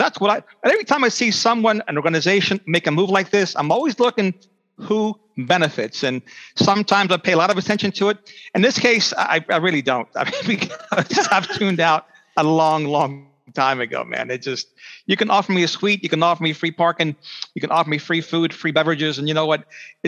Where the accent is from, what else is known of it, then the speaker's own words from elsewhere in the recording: United States; I'd rather see home runs. I'm an American. I like scoring.